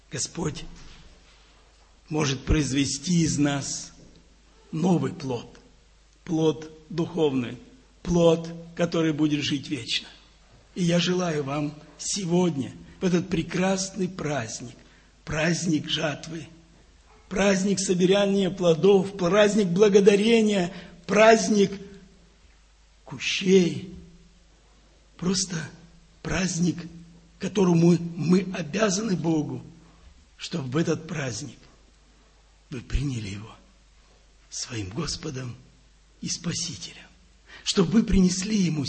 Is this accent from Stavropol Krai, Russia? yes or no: yes; Georgiyevsk, Stavropol Krai, Russia; moved away; Я не был там у меня на родине, где моя первая церковь была, это в Старопольском крае, город Георгиевск. Я не был там 18 лет.